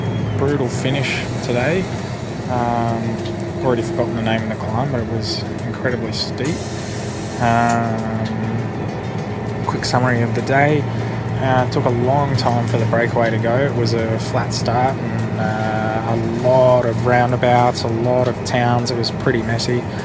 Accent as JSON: {"language": "English", "country": "Australia", "also_born_or_lived": "France / Spain", "said": "I'm certainly Australian at heart, but I spent a lot of time overseas, a few years in France and a few years in Spain."}